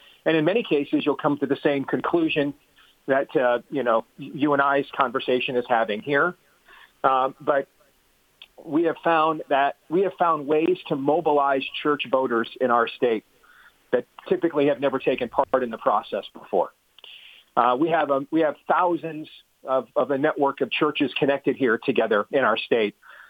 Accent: Michigan, United States; I grew up in Michigan.

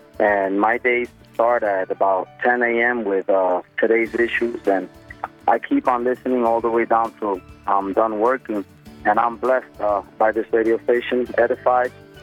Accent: Texas, United States; Hi, Tony. I'm from Texas.

